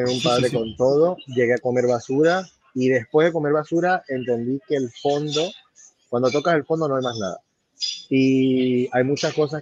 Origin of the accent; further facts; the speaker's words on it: Venezuela; moved away; vengo de Venezuela, un país muy complicado, un país que estuvo muy, muy bien económicamente, una época muy buena, se vivía muy bien.